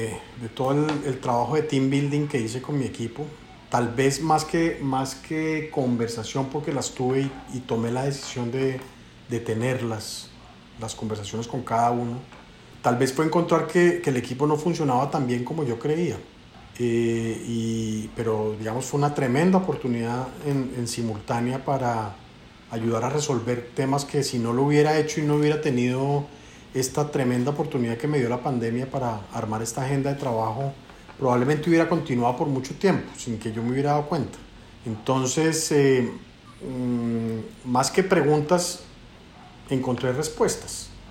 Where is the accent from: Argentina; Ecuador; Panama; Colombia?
Colombia; Entonces eso me duele mucho como colombiano